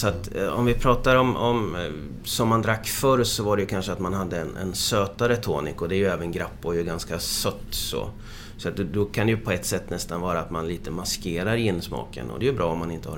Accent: Motala, Östergötland, Sweden; Så jag kom ju från Motala ursprungligen.

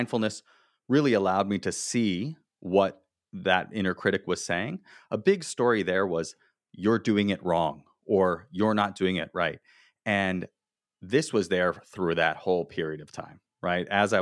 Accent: Florida, United States; I grew up in Florida, where you live. You know, I grew up in South Florida.

